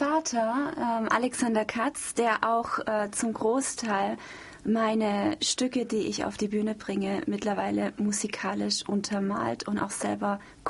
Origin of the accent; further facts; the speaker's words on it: Stuttgart, Baden-Württemberg, Germany; Ich bin auf Künstlerszene aufgewachsen. Ich bin in Stuttgart aufgewachsen, in der Liststraße. Das ist so die Verlängerung der alten Weinsteige, wo die Zacke noch hoch und runter fährt. Und ja, das war ein richtig schönes Künstlerviertel.